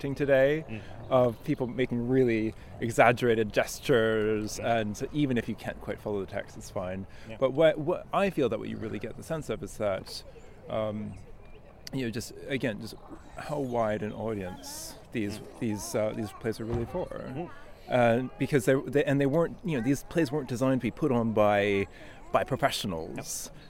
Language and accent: English; Canada; I'm from Canada, so I grew up hearing French as well as English.